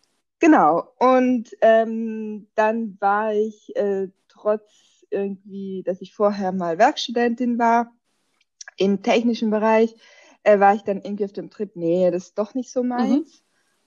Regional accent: Trentino-Alto Adige, Italy; accent: South Tyrolean; now in Switzerland; Ursprünglich komme ich aus Südtirol. Und mittlerweile wohne ich in der Schweiz. Also mein Akzent ist eigentlich ursprünglich südtirolerisch, aber wahrscheinlich mittlerweile mit Schweizer Betonung.

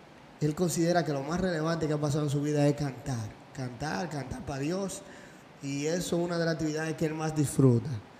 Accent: Santiago, Dominican Republic; Yo nací en Santiago, ¿sabes? Pero mi familia es de La Romana, mi familia del Este. Y toda mi familia del Este, pero yo nací en Santiago, tuve esa dicha y tengo muchas cosas en mi vocabulario que son de Santiago.

